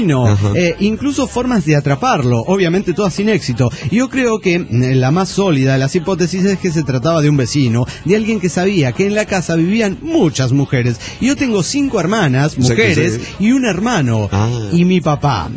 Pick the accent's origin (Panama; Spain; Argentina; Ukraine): Argentina; como cualquier argentino